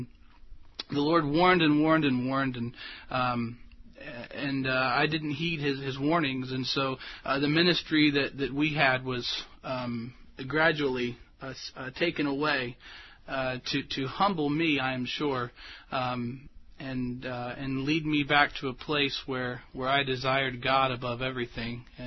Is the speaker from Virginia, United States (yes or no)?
yes; Virginia, United States; I'm from Virginia, where it's just about as cool as it is here in Florida now.